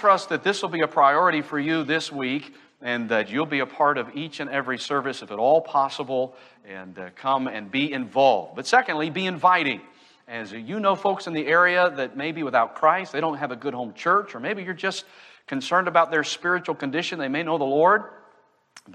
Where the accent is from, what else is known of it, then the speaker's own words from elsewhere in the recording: Kansas City, Missouri, United States; I told those in the Sunday school hour, I grew up in Kansas City, Missouri.